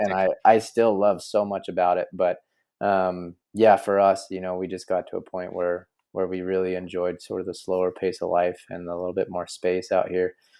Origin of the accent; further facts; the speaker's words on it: Palm Springs, California, United States; I mean, I grew up in Palm Springs basically, so it wasn't humid, but I mean, it'd be like 125 degrees.